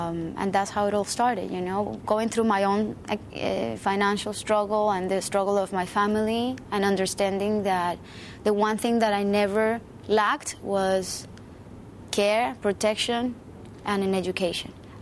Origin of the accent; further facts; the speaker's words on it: Colombia; I grew up in Colombia. Colombia, yeah. Is a developing country where a lot of people don't have access to the most basic needs